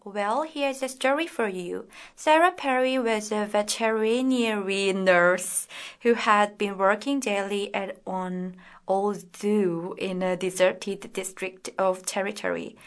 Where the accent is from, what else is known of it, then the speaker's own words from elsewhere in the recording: Seoul, South Korea; my hometown is South Korea, and my hometown is the capital of South Korea. It's quite a big city. Yeah, it's very modernized. It's a very modern city